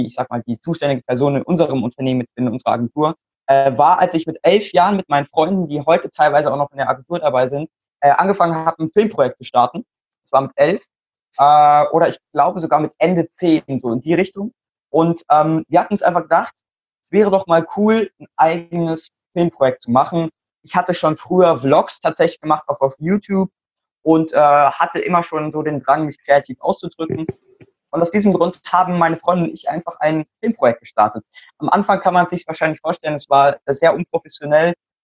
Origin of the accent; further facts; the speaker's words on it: Mannheim, Baden-Württemberg, Germany; Ich bin 14 Jahre alt momentan. Ich komme aus Mannheim.